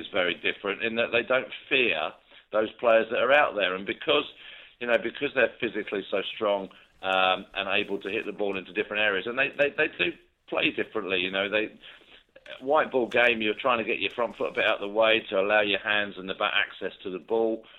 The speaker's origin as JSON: {"language": "English", "region": "England", "country": "United Kingdom", "said": "I suppose I'm being typically English now."}